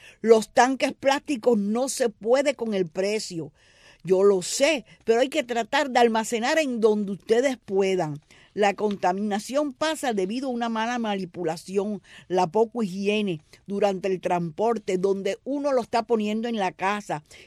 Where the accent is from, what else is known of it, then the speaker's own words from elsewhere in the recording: Cuba; Yo como cubana sé que estamos fregando.